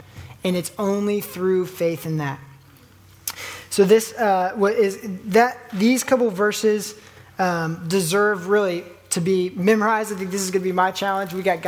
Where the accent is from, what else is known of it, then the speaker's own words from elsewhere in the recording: Oklahoma, United States; But wrestling, I grew up in Oklahoma, that's our sport.